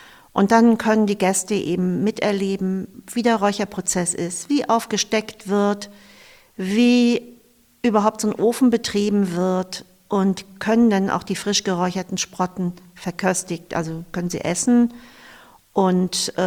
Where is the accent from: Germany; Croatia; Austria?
Germany; Eckernförde, Schleswig-Holstein; Also hier wohnt meine Familie zu großen Teilen. Ich verbinde ganz viel mit den Orten in Eckernförde und ich bin am Wasser aufgewachsen.